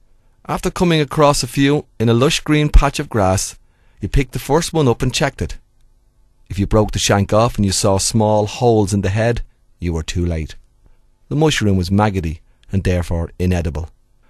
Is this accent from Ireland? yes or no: yes; Dublin, Leinster, Ireland; I hope you will enjoy the stories for what they are, stories about youth and growing up in North Dublin.